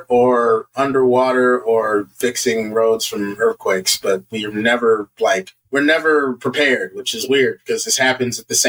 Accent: California, United States; growing up in the Bay Area, like when I was 6, there was an earthquake that like took out San Francisco.

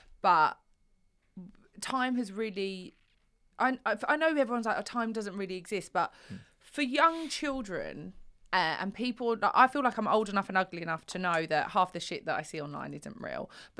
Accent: East of England, United Kingdom; I grew up in Essex, you can probably tell

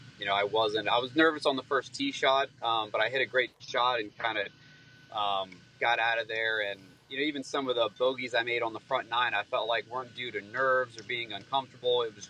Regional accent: Jacksonville, Florida, United States; It's always been one of my favorite tournaments, you know, growing up in Jacksonville and watching that tournament as a kid.

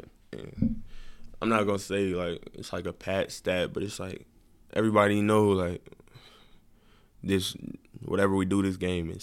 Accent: United States; born there; It's just me and, like, two of my brothers that was born in the States.

